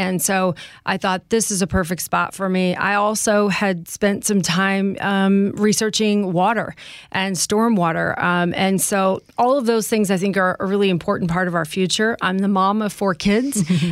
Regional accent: Jeffersonville, Indiana, United States; now in New York, United States; Southern Indiana, a little town called Jeffersonville. I always like to say small town, different kind of tough, but that's where I grew up.

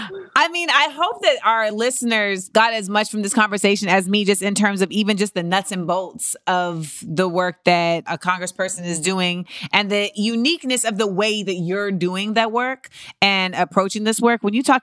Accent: Florida, United States; I'm from Florida, so he is.

